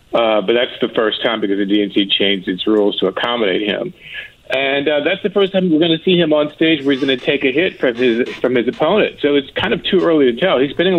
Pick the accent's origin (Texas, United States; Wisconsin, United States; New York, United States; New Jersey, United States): New York, United States; I'm a New Yorker, so I lived through all three of his terms